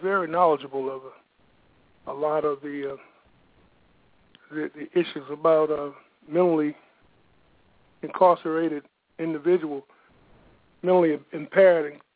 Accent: Mississippi, United States; I was brought up in Mississippi, and, you know, Mississippi had a storied history about social injustice.

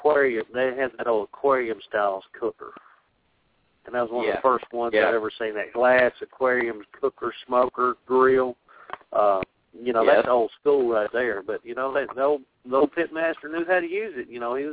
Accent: South Carolina, United States; I was raised on grits in South Carolina.

